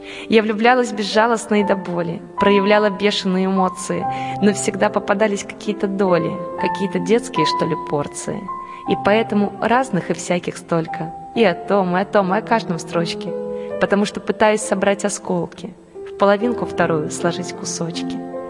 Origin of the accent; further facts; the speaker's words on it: Belarus; now in Moscow, Russia; когда я приехала из Беларуси в Москву, я боялась зайти в шоколадницу.